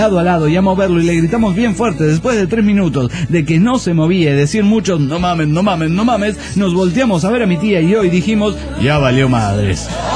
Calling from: Panama; de Panamá.

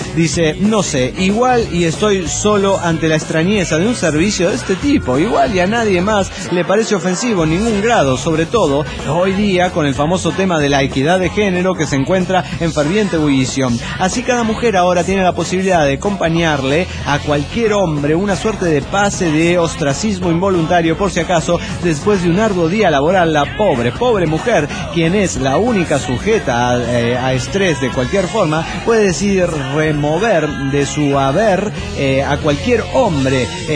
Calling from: Mérida, Yucatán, Mexico; de Mérida, Yucatán.

